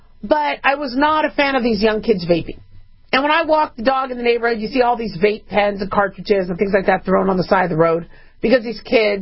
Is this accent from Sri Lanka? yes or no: no; United States; But I'm also American, and I also understand our constitutional rights.